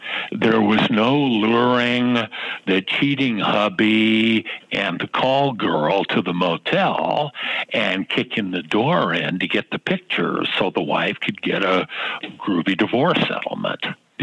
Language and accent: English; Los Angeles, California, United States; immersed myself in the American 1940s, the LA 1940s, and LA's my hometown, the 1950s and early 1960s.